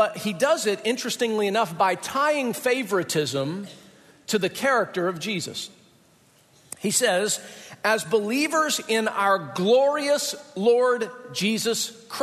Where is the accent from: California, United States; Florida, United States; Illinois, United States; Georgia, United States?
Georgia, United States; Atlanta; Now, back in our middle school growing up in Atlanta, we couldn't have, like, carbonated beverages during the day at all.